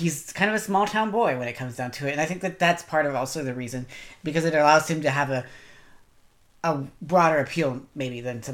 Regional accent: West Virginia, United States; I'm not from Tennessee, but I am from West Virginia. I am a country boy when it comes down to it.

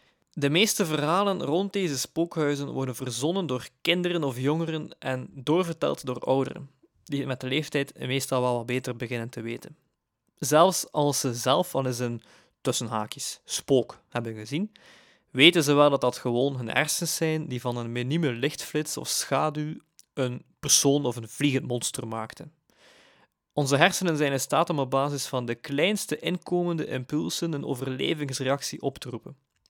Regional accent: Koksijde, West Flanders, Belgium; ik ben afkomstig van Kokseide

